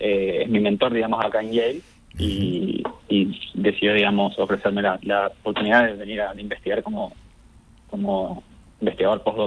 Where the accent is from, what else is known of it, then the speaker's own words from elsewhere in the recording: Resistencia, Chaco, Argentina; born there; nací en Resistencia, en Chaco, y hice la universidad en la Universidad Nacional del Nordeste, que es en, que en Corrientes.